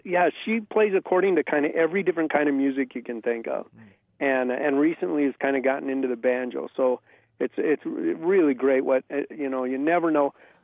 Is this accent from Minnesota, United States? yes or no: yes; Osseo, Minnesota, United States; now in Minneapolis, United States; I'm north of Minneapolis, a little town called Osseo. Okay. But now I live in the cities. I live in Minneapolis now.